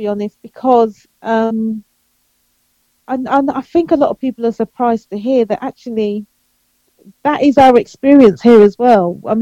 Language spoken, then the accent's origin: English; London, United Kingdom; I grew up in the East End, so you know, there was lots of it when I was a youngster.